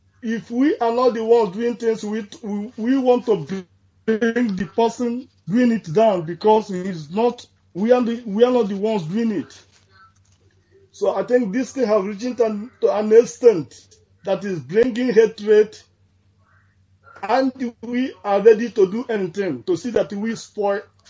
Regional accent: Achina, Anambra, Nigeria; now in Munich, Germany; I'm from Achina. I got a local government area of Biafra land.

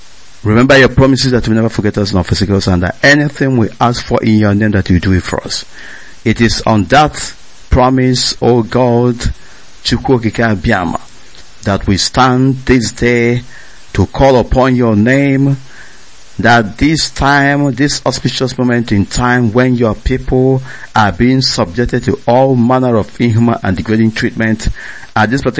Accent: Abadete, Anambra, Nigeria; I am the deputy leader of Indigenous People of Biafra, and I am from Abadete. Abadete is in Idemili Biafra land.

